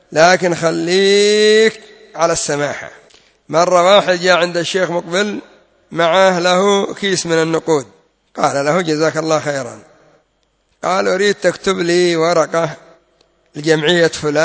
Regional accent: Yemen; وتبقى منشرح الصدر كما يقول المثل العامي عندنا في اليمن

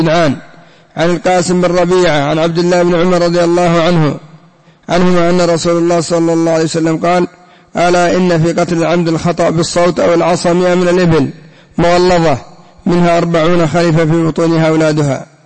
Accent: Yemen; مثلا عندنا في اليمن مفروضة 7 مليون ريال يمني

